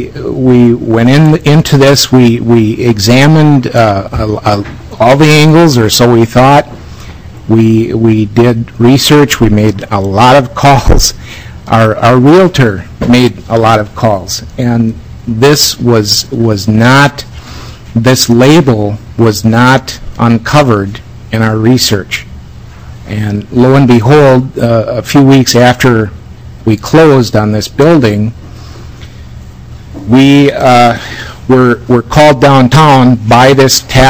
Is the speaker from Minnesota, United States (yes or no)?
yes; Eagan, Minnesota, United States; I'm from Eagan.